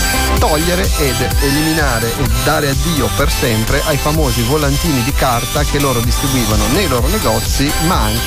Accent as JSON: {"language": "Italian", "town": "Genoa", "region": "Liguria", "country": "Italy", "lives_now": "Cagliari, Italy", "said": "abbiamo un gruppo di ascoltatori storici da Genova, visto che io sono genovese"}